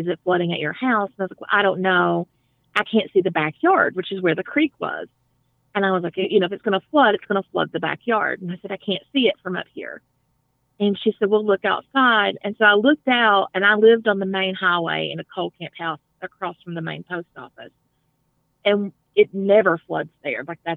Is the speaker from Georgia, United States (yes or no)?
no; Kentucky, United States; also born or lived in East Tennessee / Western North Carolina; Yeah. I grew up here in East Kentucky.